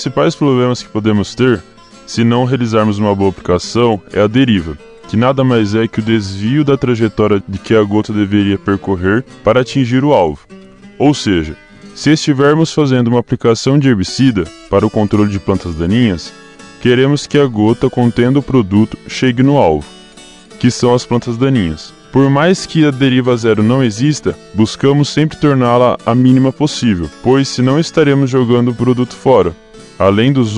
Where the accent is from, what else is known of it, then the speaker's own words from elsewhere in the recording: Assis, São Paulo, Brazil; também sou de Assis, e assim como meus colegas, aluno do quarto ano de Agronomia.